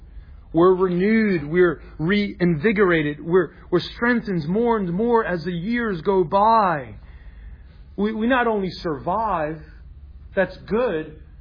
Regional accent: New York City, New York, United States; I grew up in New York City. It was a common thing back in the 80s.

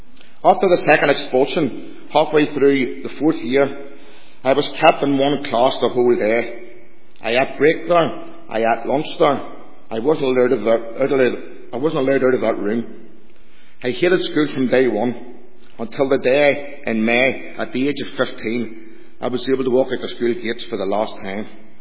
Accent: Woodvale, Northern Ireland, United Kingdom; I was born and reared in the Woodvale area, top end of the Shankill Road.

